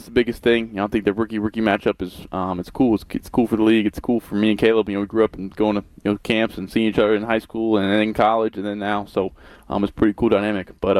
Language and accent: English; the South, United States; I grew up in the South, country music fan and barbecue fan